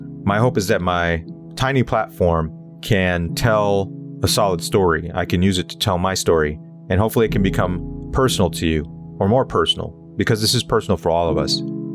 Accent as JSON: {"language": "English", "town": "Santa Monica", "region": "California", "country": "United States", "tie": "born or raised there", "said": "My dad's Black. He was raised in Texas, and my mom's from El Salvador. And I was raised in Santa Monica, right next to Santa Monica College."}